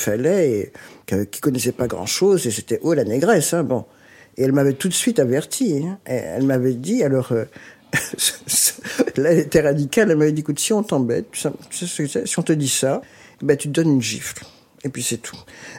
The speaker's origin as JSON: {"language": "French", "town": "Desrochers", "country": "Martinique", "tie": "born there", "said": "Ah non, moi je suis née en Martinique, à Desrochers. J'en suis très fière."}